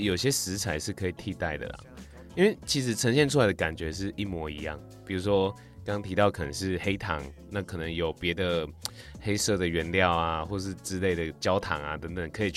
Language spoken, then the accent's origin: Chinese; Tainan, Taiwan; 然后加上我家是台南人，然后台南人就是很